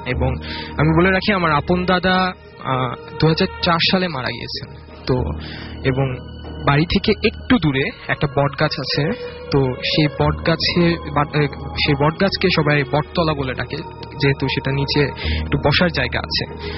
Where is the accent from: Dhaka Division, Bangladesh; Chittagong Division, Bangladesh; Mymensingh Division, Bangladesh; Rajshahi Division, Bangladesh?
Dhaka Division, Bangladesh; Dhaka; আমি বাংলামোটর থেকে এসেছি।